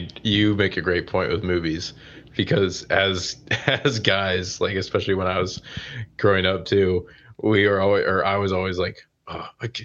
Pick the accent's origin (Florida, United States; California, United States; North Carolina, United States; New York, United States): North Carolina, United States; Charlotte; because I grew up in Charlotte.